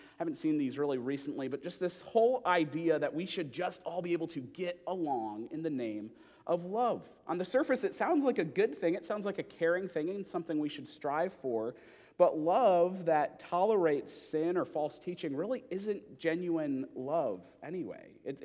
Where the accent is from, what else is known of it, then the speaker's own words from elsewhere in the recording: Michigan, United States; But now, growing up in Michigan, I'm quite opinionated about this.